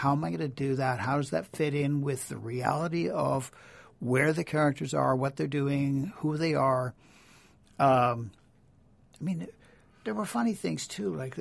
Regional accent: Toronto, Ontario, Canada; now in Prescott, Canada; I grew up in Toronto, went to University of Toronto, taught for 4 years in Toronto, so that's pretty remote.

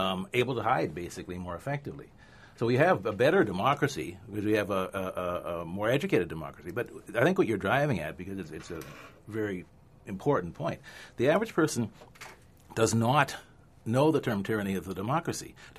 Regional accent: Nova Scotia, Canada; my personal experience as a black male growing up in Nova Scotia, I'm 60 now, so I grew up in a place where racism and anti-black in particular has a long history.

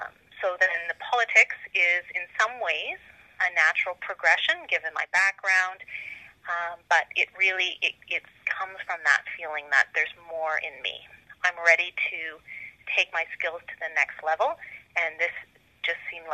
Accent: Cobourg, Ontario, Canada; So as I've mentioned, I'm born and raised in Cobourg.

